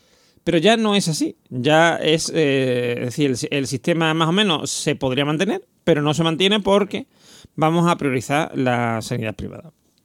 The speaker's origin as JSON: {"language": "Spanish", "region": "Andalusia", "country": "Spain", "said": "en 47 años que llevo en este mundo y siendo andaluz"}